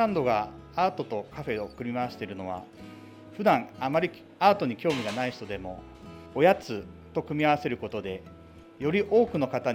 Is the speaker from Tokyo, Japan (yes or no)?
yes; Setagaya, Tokyo, Japan; 私の生まれが世田谷区梅ヶ丘なので、馴染み深い地元でオープンしたいと思いました。